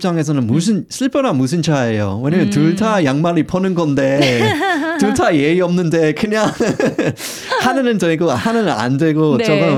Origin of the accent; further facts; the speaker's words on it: Australia; Korean is a second language; 저희 호주 사람들은 되게 캐주얼하고 약간 편안한 분위기 있잖아요.